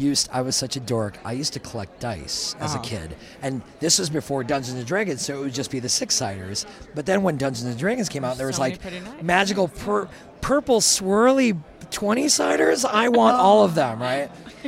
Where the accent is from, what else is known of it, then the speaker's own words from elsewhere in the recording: Milwaukee, Wisconsin, United States; I went to gaming conventions in Milwaukee because I'm originally from Milwaukee